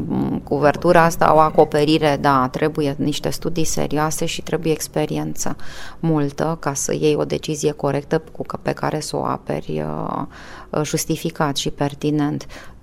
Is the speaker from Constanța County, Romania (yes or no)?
no; Galați, Galați County, Romania; Noi suntem de acolo, acolo sunt rădăcinile noastre, asta este identitatea noastră. Suntem oameni de la Dunăre, într-un oraș care are o pecete culturală, chiar dacă el a fost industrializat masiv și muncitoresc considerat